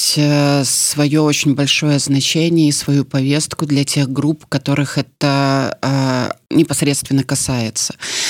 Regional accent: Belarus; как белоруска

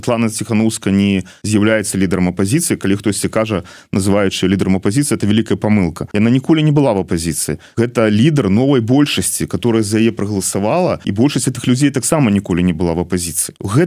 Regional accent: Grodno Region, Belarus; я з Градзеншчыны, так, з заходняй Беларусі

